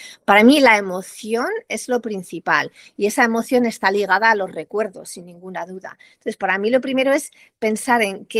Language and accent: Spanish; Spain; una persona que vive fuera de Barcelona, pero que soy española y que además he pasado algunos de mis mejores recuerdos de mi infancia, de mi juventud en Barcelona.